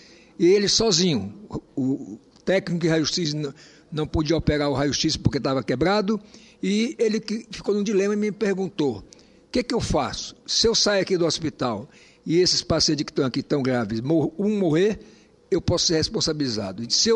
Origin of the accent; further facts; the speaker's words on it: Roraima, Brazil; voltei para Roraima porque é a minha terra